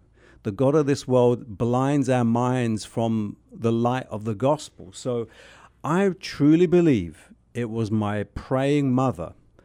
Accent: London, United Kingdom; I grew up in North London, which is near Muswell Hill.

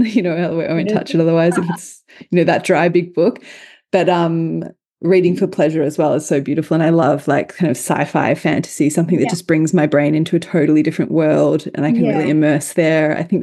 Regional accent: Dandenong Ranges, Victoria, Australia; I grew up in Dandenong Ranges in Victoria, temperate rainforest.

